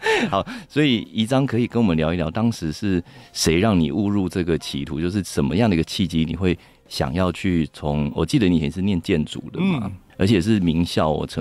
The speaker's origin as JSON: {"language": "Chinese", "region": "Taichung", "country": "Taiwan", "said": "那因为我也是台中人，所以我记得台中是台中州厅"}